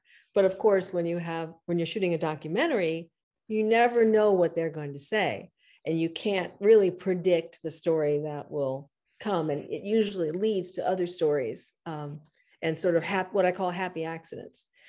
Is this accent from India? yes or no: no; St. Thomas, U.S. Virgin Islands; also born or lived in Boston / New York City; I was born in Boston, lived in New York City for a little bit, and then we moved to St. Thomas.